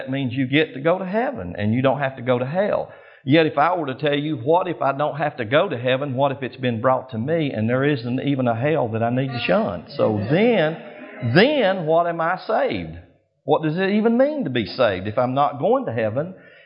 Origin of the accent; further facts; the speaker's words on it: Dalton, Georgia, United States; I was born and raised in North Georgia, there in Dalton. That's my hometown. And so I've been there most of my life, 39 years plus.